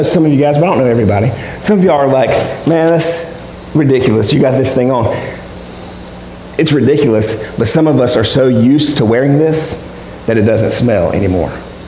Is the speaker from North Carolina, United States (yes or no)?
yes; North Carolina, United States; Like, I'm from North Carolina. They have a lot of hog farms in North Carolina.